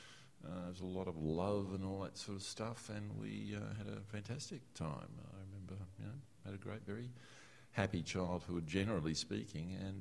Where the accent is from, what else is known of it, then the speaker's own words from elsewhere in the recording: Brisbane, Queensland, Australia; I grew up in a suburb called Darra, which is out of, which is, well, at the time was a sort of outer semi-country almost suburb, with a, but also an industrial suburb with a big cement works. And and Brisbane's kind of semi-subtropical